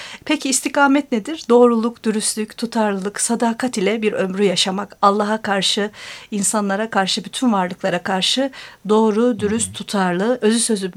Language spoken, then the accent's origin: Turkish; Bursa, Turkey; born there; Evet, Bursa doğumluyuz.